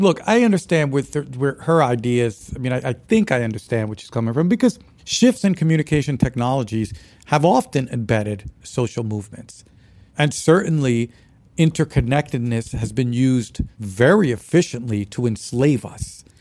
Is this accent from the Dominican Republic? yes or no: yes; Dominican Republic; I've come from an island. I'm from the Dominican Republic, man.